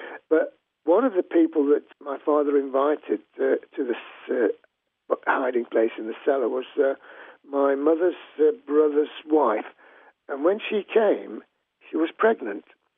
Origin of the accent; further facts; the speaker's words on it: Poland; first language Polish; English is a second language; my native tongue was Polish. But my father had deliberately taught me and my brother and my mother little phrases in Ukrainian